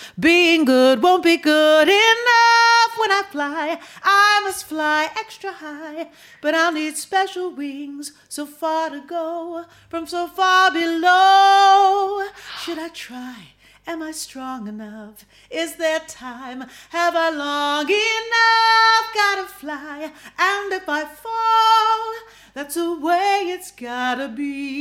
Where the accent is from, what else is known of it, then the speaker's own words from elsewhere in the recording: New York, United States; do you want to do Miss Greater Syracuse? And I was from New York.